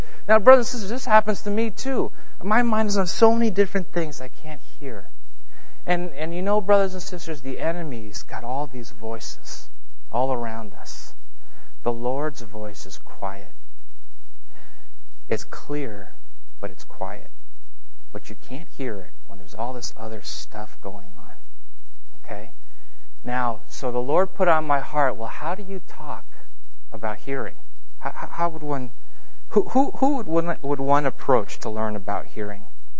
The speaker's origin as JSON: {"language": "English", "town": "Los Angeles", "region": "California", "country": "United States", "said": "I'm from Los Angeles, so I don't go camping a lot."}